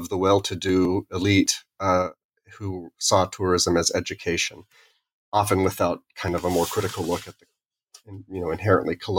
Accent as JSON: {"language": "English", "country": "United States", "said": "as an American who I grew up in a family that was able to do some very interesting international travel, because of a father who was in the military and stationed overseas"}